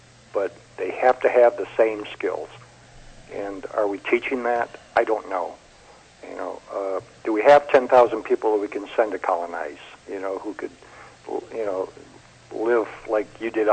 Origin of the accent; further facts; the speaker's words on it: Midwest, United States; I came from the Midwest, you know, becoming the great Rust Bowl now, and it really gets me, you know.